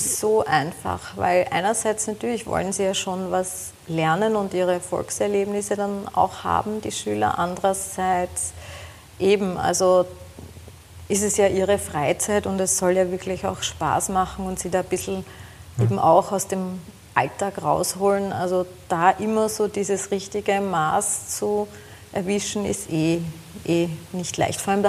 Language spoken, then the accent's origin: German; Guntramsdorf, Lower Austria, Austria; wir sind ja aus Guntramsdorf